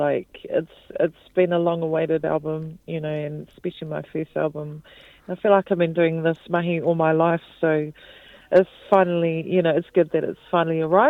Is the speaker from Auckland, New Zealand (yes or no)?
no; Wellington, New Zealand; And so I flew back to Wellington, back to my hometown, and we recorded over 2 weekends.